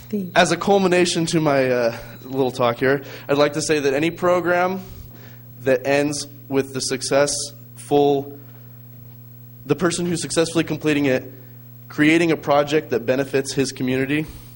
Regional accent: Los Osos, California, United States; I was raised in Los Osos. I go to Cal Poly. I work in Morro Bay

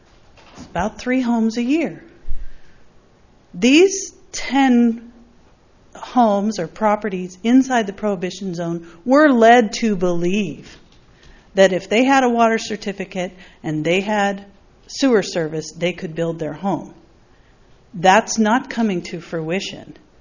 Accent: Los Osos, California, United States; from Los Osos.

